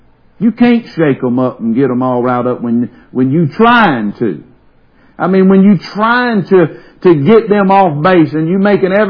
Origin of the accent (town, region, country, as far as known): Covington, United States; born or raised there